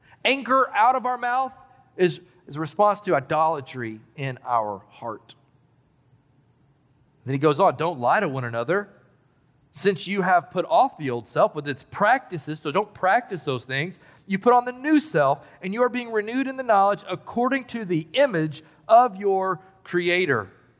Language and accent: English; Knoxville, Tennessee, United States; But still, I know that growing up in South Knoxville, Tennessee, I experienced all sorts of racism. I grew up around racist people.